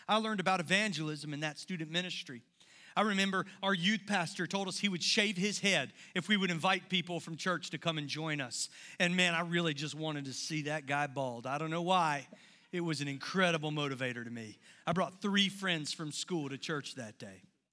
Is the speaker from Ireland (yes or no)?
no; Summerville, South Carolina, United States; I grew up in Somerville